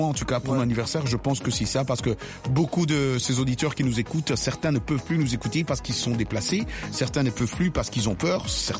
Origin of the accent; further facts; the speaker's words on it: Bukavu, South Kivu, DR Congo; dans mon pays d'origine, à l'est de la RDC, à Goma, plus précisément à Bukavu